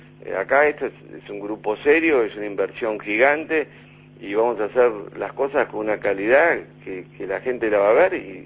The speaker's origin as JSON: {"language": "Spanish", "country": "Argentina", "said": "yo soy argentino, o sea, no soy uruguayo, o sea, que estoy hablando un poco como extranjero, pero en mi país es un poco así."}